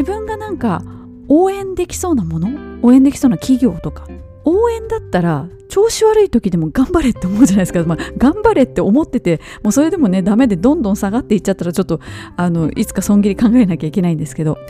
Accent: Kansai, Japan; 日本語の発音等に関しても、まあ関西出身なので、イントネーションがちょっとねおかしかったりすることもあるとは思うんですけれども

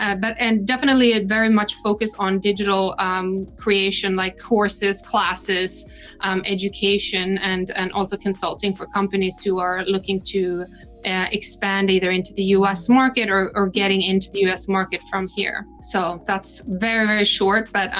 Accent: Norway; English is a second language; moved away as an adult; now in United States; Very quickly, I'm originally from Norway. I moved to the US to go to college. I went to New York first in 1995

